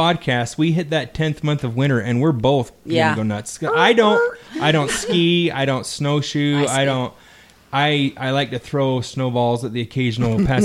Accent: Utah, United States; So my wife and I, so we're both originally from Central Utah

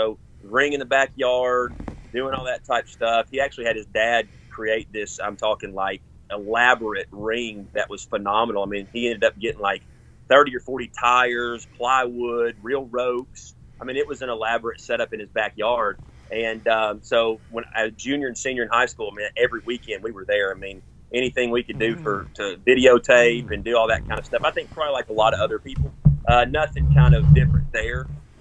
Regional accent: Chattanooga, Tennessee, United States; I did. I grew up in Chattanooga.

